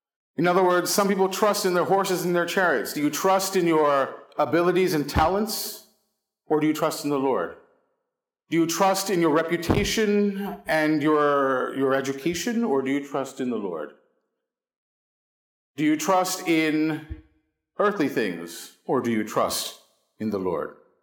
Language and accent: English; Philadelphia, Pennsylvania, United States; I said, you don't know me. I'm from Philly. This is not a natural thing.